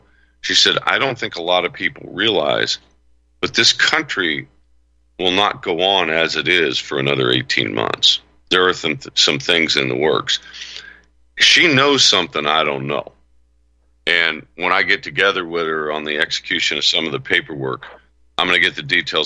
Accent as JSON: {"language": "English", "region": "Florida", "country": "United States", "tie": "born or raised there", "said": "Well, yeah, I grew up in Florida, so I know a little bit about that."}